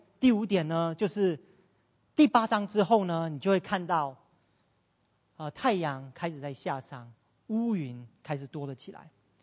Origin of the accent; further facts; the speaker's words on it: Taiwan; 我从台湾来，我相信从台湾来的人一定知道，台湾的属灵空气是非常混乱的。